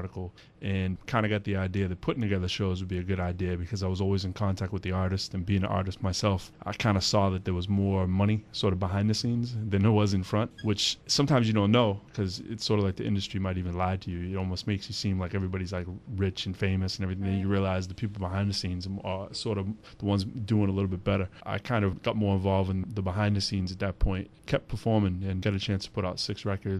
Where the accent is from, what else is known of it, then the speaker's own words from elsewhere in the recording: Lowell, Massachusetts, United States; now in Cambridge, United States; I'm from Lowell originally. From Lowell, Mass. I moved to Cambridge about 7 years ago.